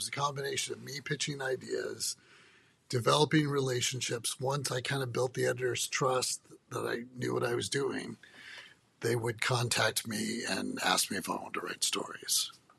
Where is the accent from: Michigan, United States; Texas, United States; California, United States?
California, United States; Sacramento; I was born and raised in Sacramento. I love magazines. It's always been my dream to start a city magazine in my hometown.